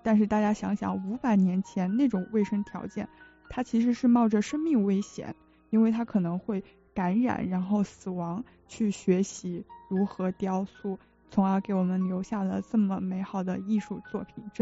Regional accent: China; 所以我们中国人也喜欢叫它翡冷翠

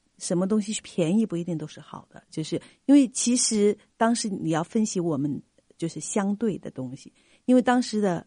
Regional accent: China

